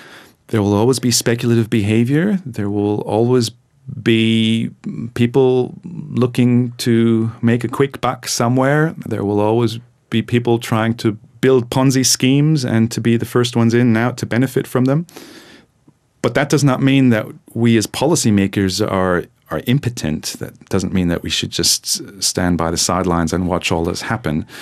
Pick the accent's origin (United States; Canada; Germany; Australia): Germany; I'm from Germany